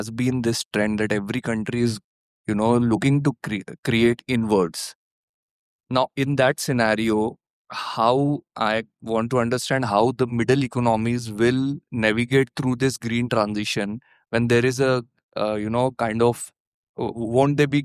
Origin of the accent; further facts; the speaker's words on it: India; English is a second language; from India